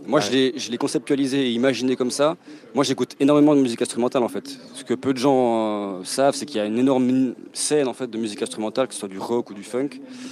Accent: Courgenay, Jura, Switzerland; Effectivement, je suis né et j'ai été élevé à Courgenay. J'ai fait toute ma vie ici.

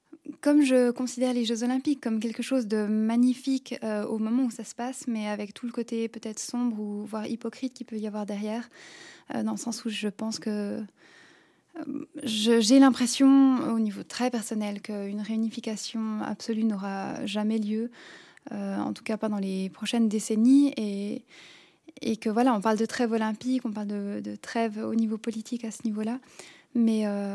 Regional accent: Switzerland; en tant que Suissesse

